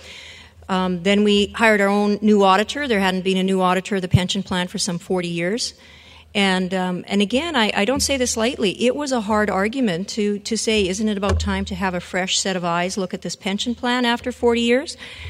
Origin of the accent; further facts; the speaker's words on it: Saskatchewan, Canada; from Saskatchewan